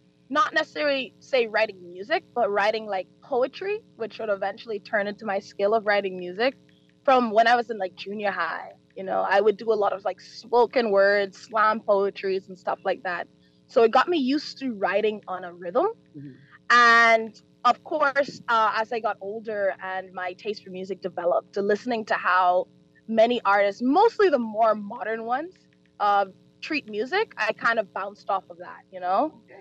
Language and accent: English; Bahamas; I was actually descended from Jamaica. So my parents are actually Jamaican, but I was adopted here in the Bahamas.